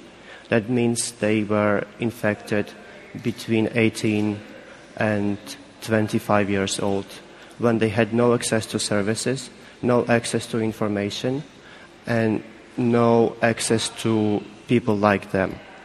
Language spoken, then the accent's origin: English; Ukraine; English is a second language; I am from Ukraine